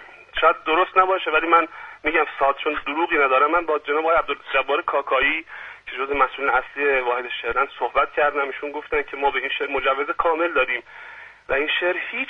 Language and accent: Persian; Ahvaz, Khuzestan, Iran; من بچه اهوازم، من با صدای آجیل بزرگ شدم